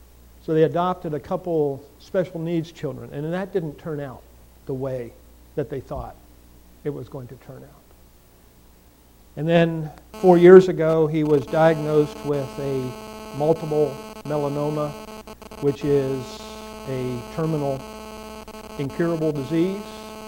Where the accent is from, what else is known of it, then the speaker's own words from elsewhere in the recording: Pennsylvania, United States; I just recently came back from my hometown in central Pennsylvania